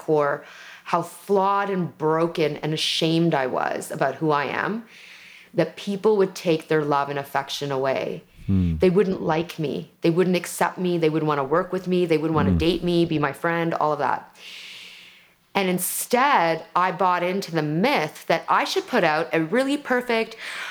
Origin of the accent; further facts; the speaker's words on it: Canada; my parents immigrated from India to Canada. I'm Canadian. You're going to hear the Canadianisms in me. Like I'm literally sitting in Toronto, staring at the CN Tower.